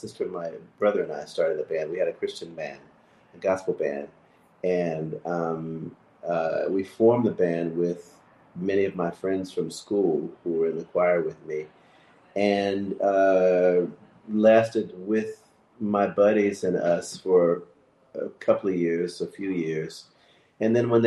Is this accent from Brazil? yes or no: no; Santa Monica, California, United States; Grew up in Santa Monica, California. Yeah, LA. They both came here from the South, and they met at a church in Santa Monica.